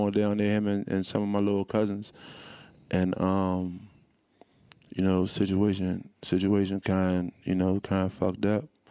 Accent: Manassas, Virginia, United States; When I went down there, it was crazy because I grew up in Manassas.

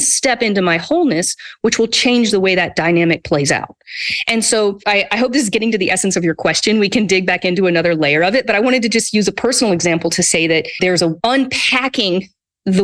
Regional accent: United States; So growing up in the United States as a woman, right, for example, and someone with white skin

